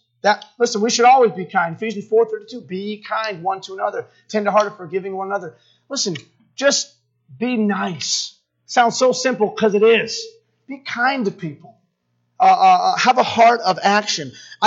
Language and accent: English; Massachusetts, United States; he was my first pastor growing up in Massachusetts.